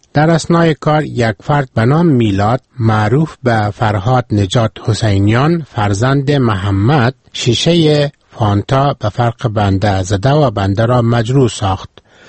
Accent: Afghanistan; من افغانی هستم

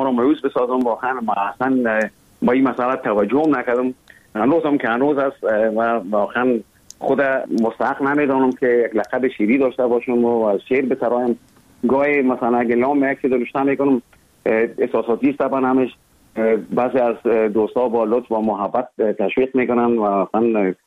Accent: Kabul, Afghanistan; born there; also born or lived in other provinces; اصلا زادگاه من کابل است، ولی همطور که گفتم زیاد ما در دیگه ولایت هم بودیم

